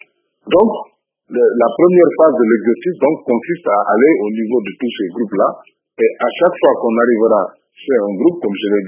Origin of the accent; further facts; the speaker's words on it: DR Congo; ici chez nous au Congo